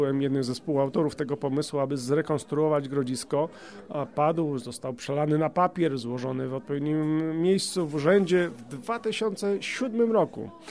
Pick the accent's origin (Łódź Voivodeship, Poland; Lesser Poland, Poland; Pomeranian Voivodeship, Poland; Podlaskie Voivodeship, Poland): Łódź Voivodeship, Poland; Łęczyca; Jestem Łęczycaninem, może nie z urodzenia, ale od drugiego, trzeciego roku życia moje losy się związały z Łęczycą. Tutaj kończyłem swoją szkołę średnią